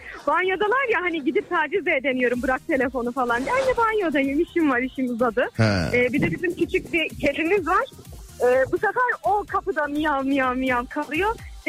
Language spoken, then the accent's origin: Turkish; Erzurum, Turkey; Erzurum'dan.